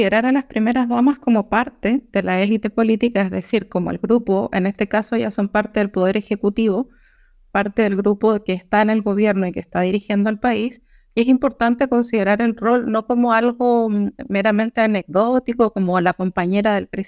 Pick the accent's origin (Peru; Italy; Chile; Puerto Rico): Chile; Como yo soy de Chile